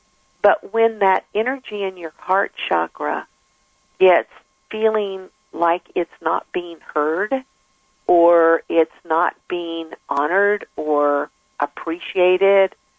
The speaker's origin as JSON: {"language": "English", "region": "California", "country": "United States", "said": "I'm from California, and, honey, if it gets anywhere around 32, we become pitifully whining."}